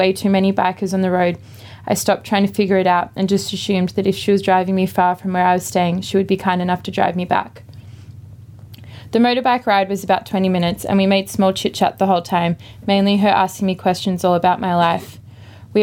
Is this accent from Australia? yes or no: yes; Australia; I smiled politely and told her I was from Australia.